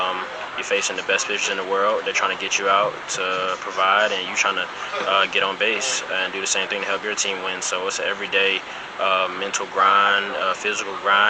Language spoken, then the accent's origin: English; Atlanta, Georgia, United States; From Atlanta, Georgia.